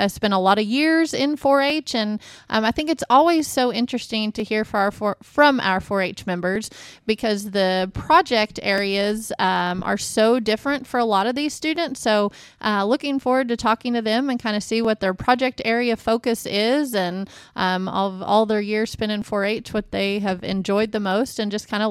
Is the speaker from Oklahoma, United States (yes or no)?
yes; Chickasha, Oklahoma, United States; But I grew up in Chickasha, and we had an exceptional soccer program